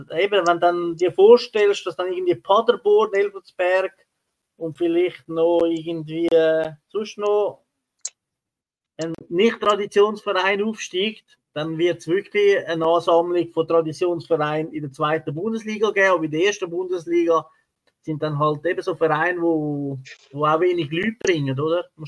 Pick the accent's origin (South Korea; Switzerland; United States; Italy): Italy; Ich würde sonst gerne mal auf mein Heimatland Italien wieder mal schauen.